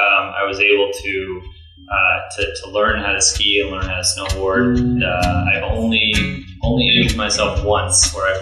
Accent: Florida, United States; now in Chicago, United States; I grew up in South Florida, actually.

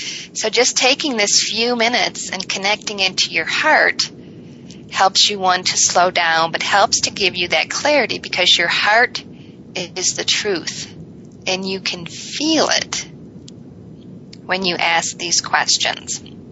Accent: Michigan, United States; So I grew up in Michigan, and I'm the youngest of seven. And I grew up in a strict Catholic family.

